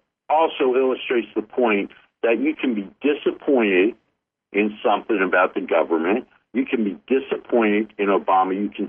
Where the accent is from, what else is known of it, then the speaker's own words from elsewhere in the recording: United States; I think there used to be a thing when we were young called being American, where we all pulled together.